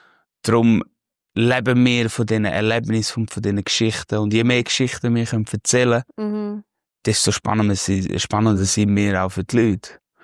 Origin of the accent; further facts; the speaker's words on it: Switzerland; als Schweizer Musikerin